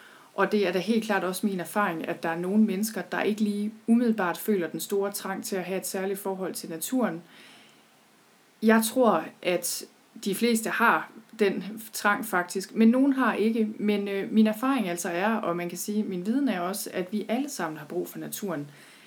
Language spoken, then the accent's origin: Danish; North Denmark Region, Denmark; Jeg er selv født og opvokset i Thy.